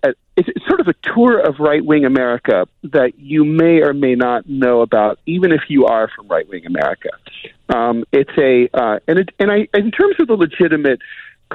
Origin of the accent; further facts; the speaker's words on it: Dayton, Ohio, United States; in my hometown of Dayton, Ohio, at the Heavy Metal Church of Jesus